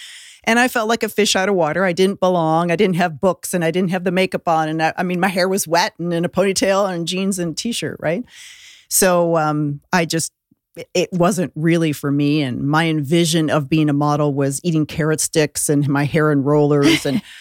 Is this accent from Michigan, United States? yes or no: no; Buffalo, New York, United States; Outside of Buffalo.